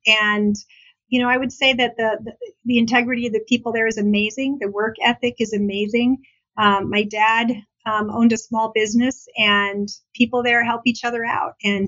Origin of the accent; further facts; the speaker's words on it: Maine, United States; moved away; You know, Maine is a fabulous state. My entire family, my mom's family, my dad's family, everyone is in Maine. And when I decided to leave Maine